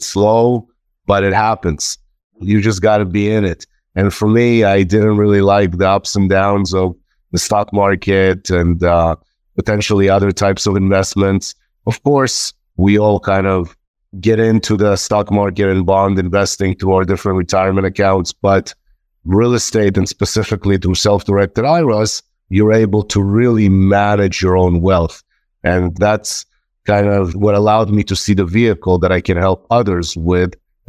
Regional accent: Israel; moved away as an adult; also born or lived in Ukraine; now in Los Angeles, United States; I am originally from Ukraine. I was raised a little bit in Israel for about 14 years. Spent the majority of my childhood there and been in this country now for 36 years.

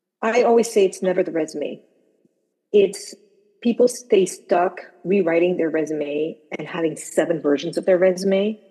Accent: Malaysia; also born or lived in Morocco; now in New York City, United States; I was born in Morocco, and then I was raised in Malaysia, and then I worked in the US and in Latin America.

